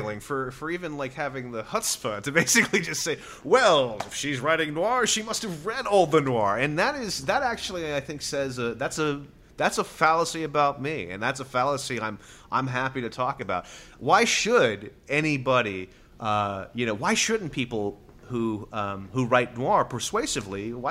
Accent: California, United States; I grew up in the Bay Area, so I was very familiar with Ren Faire and that stuff.

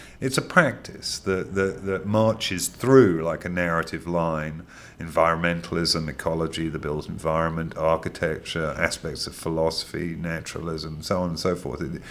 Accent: London, United Kingdom; I'm a Londoner, fundamentally.

